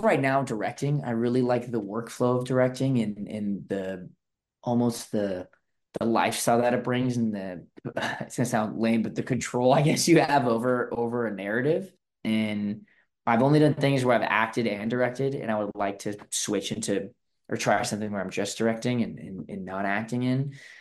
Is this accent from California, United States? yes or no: yes; Claremont, California, United States; I'm trying to film it in my hometown of Claremont. So it's at some of the colleges here.